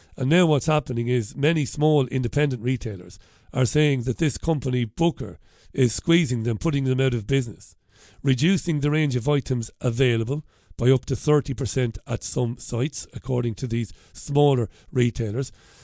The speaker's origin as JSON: {"language": "English", "town": "Ballybeg", "region": "Munster", "country": "Ireland", "tie": "born or raised there", "said": "when I was a kid growing up in Ballybeg in Waterford"}